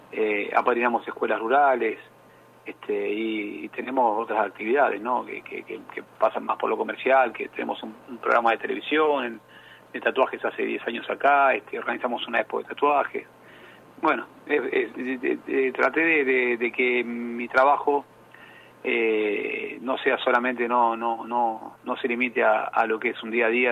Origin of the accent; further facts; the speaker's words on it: Buenos Aires, Argentina; Bueno, yo soy originario acá de Buenos Aires, estoy actualmente resido acá en la ciudad de Buenos Aires.